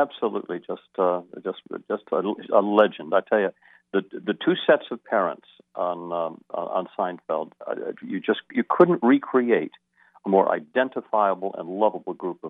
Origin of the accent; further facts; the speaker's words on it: Vermont, United States; Nice to be back home for a few minutes in my home state.